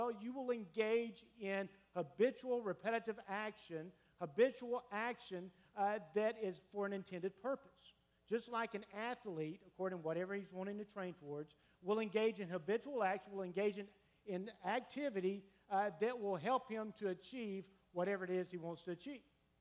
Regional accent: Vidalia, Georgia, United States; Stephanie and I, we grew up 30 miles apart. I grew up in Vidalia.

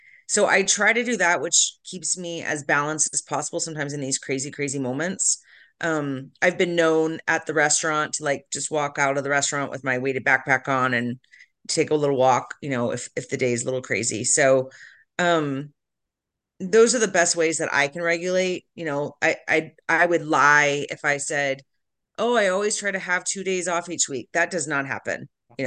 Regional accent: Florida, United States; Yeah, I grew up in Florida.

